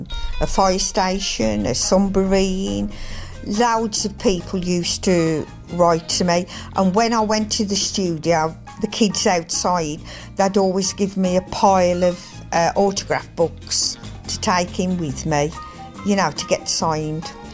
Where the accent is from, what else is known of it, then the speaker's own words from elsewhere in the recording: West Midlands, United Kingdom; accent: Black Country; my black country accent